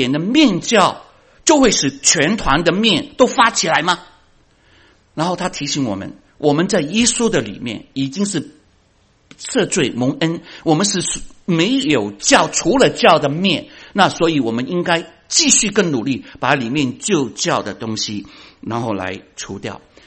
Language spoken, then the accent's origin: Chinese; China; 那再过两个多礼拜就是我们中国人的春节。